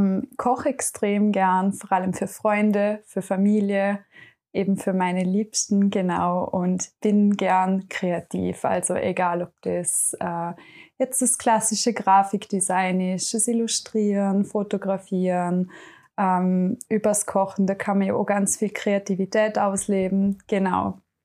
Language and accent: German; Feldkirch, Vorarlberg, Austria; ich bin 23 Jahre alt, ich komme aus Feldkirch.